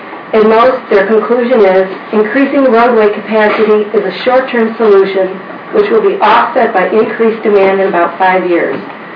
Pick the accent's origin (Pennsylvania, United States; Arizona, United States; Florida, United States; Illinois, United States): Illinois, United States; I grew up in Lake County. I love it there, but I'm feeling that it is squeezing us out.